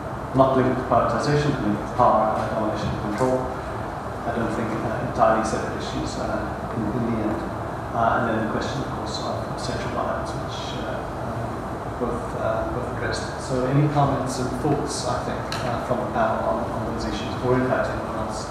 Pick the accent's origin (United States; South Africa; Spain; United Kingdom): South Africa; June 16, South Africa, I'm South African.